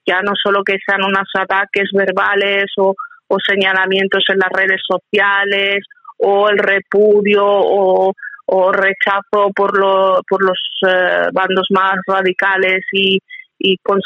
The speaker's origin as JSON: {"language": "Spanish", "country": "Spain"}